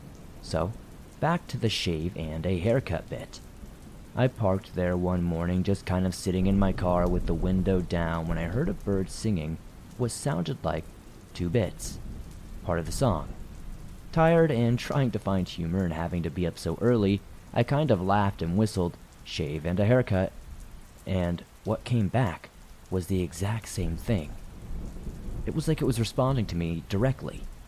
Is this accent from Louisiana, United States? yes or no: no; Long Beach, California, United States; I'm from California, the Long Beach area.